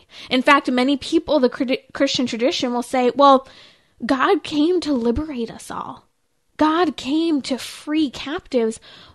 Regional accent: Lake Arrowhead, California, United States; I'm from the Inland Empire. Well, a little higher up, about 6,000 feet up, Lake Arrowhead.

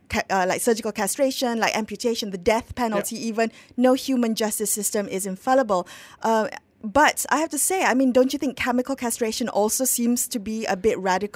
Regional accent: Malaysia; a conversation that we are not having as a Malaysian community

